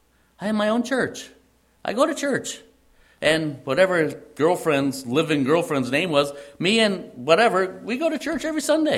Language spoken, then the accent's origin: English; Illinois, United States; also born or lived in Wisconsin; because I'm not from the Bible Belt, I'm from Illinois and Wisconsin at the time